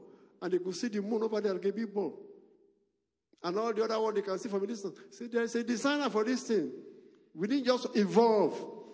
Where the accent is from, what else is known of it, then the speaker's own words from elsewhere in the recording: Nigeria; moved away; Nigeria in 1992, the last time I was there. Before I went, the Lord talked to me that there was a group in my hometown.